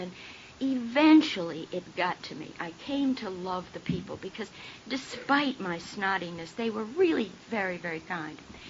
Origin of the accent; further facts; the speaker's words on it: Rhode Island, United States; And Texas, for God's sakes, you know, I grew up in Rhode Island.